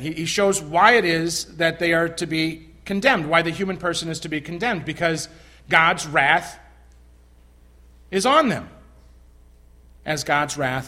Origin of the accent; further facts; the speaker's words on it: Iowa, United States; I'm from Iowa. I'm from the small town of Parkersburg, Iowa. I'm from Waterloo, Iowa.